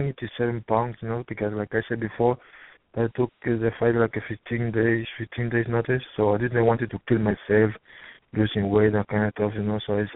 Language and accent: English; Cuba; first language Spanish; English is a second language; moved away as an adult; now in Ireland; Because I was 20 years old, so I didn't have any family in Ireland or anything like that. So. And actually, I didn't speak English at all. So for me, it was hard at the beginning, you know, because what was most bothering me was the language. Because in Cuba, we speak Spanish